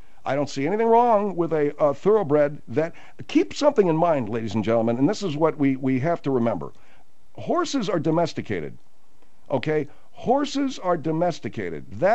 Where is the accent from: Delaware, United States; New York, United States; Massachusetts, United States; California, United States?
California, United States; Arcadia; I grew up in Arcadia, the home of Santa Anita Racetrack. I love thoroughbred racing, and I grew up with the belief